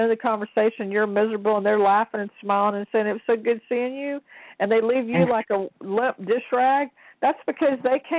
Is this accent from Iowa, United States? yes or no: no; Louisiana, United States; It's just like, I'm from Louisiana, okay? Voodoo in New Orleans is rampant.